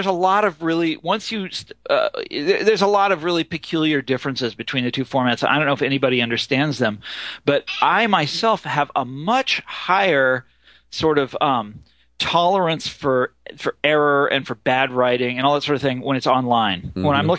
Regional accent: Kansas, United States; I'm from Kansas, you know. We're polite.

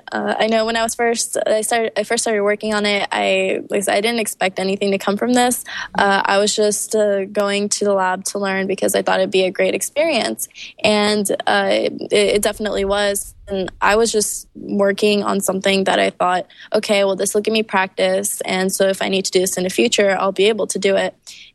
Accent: Russia; Well, because I am from Russia

